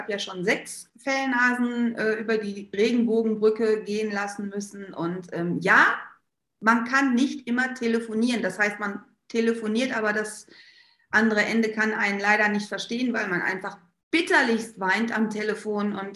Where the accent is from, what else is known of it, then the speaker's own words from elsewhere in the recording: North Rhine-Westphalia, Germany; born there; Ich komme eigentlich gebürtig aus dem Ruhrpott, wie man vielleicht hört.